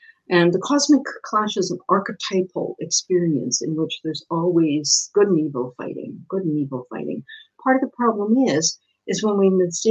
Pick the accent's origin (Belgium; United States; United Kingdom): United Kingdom; because I'm British